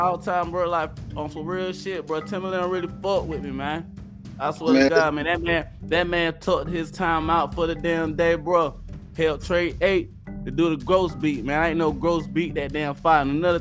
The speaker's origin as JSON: {"language": "English", "town": "Laurinburg", "region": "North Carolina", "country": "United States", "said": "Yeah, man, I'm from Longbird, Scotland County. You already know, a little small town in North Carolina, man."}